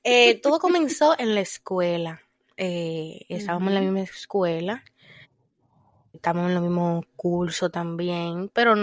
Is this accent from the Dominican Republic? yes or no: yes; Dominican Republic; now in Boston, United States; dominicana